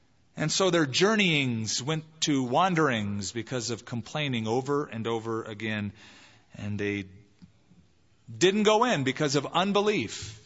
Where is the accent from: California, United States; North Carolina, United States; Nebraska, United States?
California, United States; Over there, in fact, where I grew up in California, because it is congested and it's a sprawling place